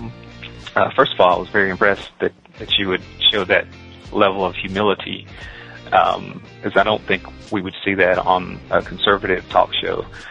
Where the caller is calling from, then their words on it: Cary, North Carolina, United States; I'm calling from Cary, North Carolina.